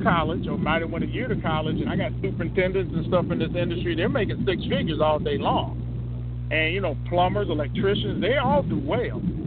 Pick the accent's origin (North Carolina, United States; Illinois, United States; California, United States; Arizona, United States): Illinois, United States; Chicago; I grew up on Southside Chicago.